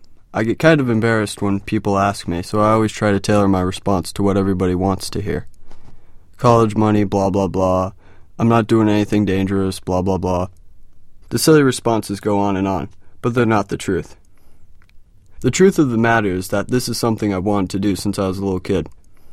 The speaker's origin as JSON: {"language": "English", "country": "United States", "said": "I'm proud that I'm an American. I'm patriotic and glad to have the honor of serving my country in the Army."}